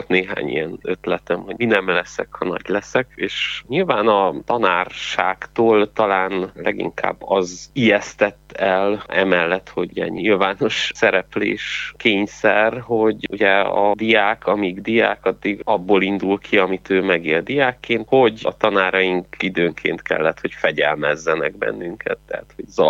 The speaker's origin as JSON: {"language": "Hungarian", "town": "Székelyudvarhely", "region": "Harghita", "country": "Romania", "tie": "born or raised there", "said": "Székelyudvarhelyen születtem, ott is nőttem fel, ott végeztem az óvodát, iskolát egészen érettségig"}